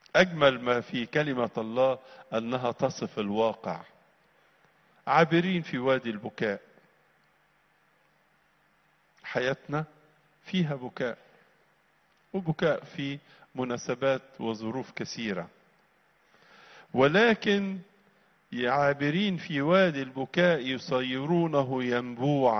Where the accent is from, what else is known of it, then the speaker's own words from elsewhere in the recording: Egypt; عارفين بيت العز؟ عارفين التعبير؟ احنا عارفينه كمصريين، ده بيت العز